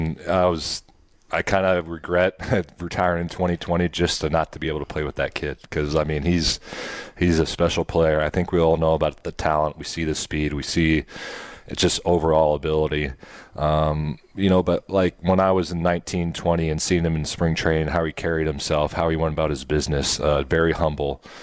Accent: Nebraska, United States; I took my family out there, and you know, I grew up in Nebraska, so we had some steakhouses, but it was nothing like that.

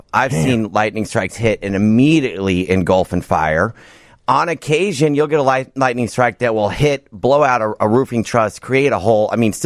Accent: Kansas, United States; moved away as an adult; now in Chicago, United States; I was born and raised in Kansas, and I've lived in Chicago since 2010.

